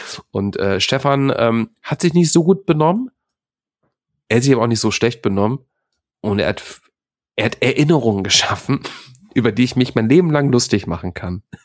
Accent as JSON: {"language": "German", "town": "Hagen", "region": "North Rhine-Westphalia", "country": "Germany", "tie": "born there", "said": "Ich wurde auch in Hagen geboren."}